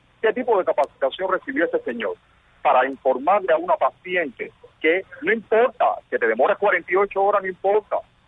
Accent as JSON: {"language": "Spanish", "country": "Cuba"}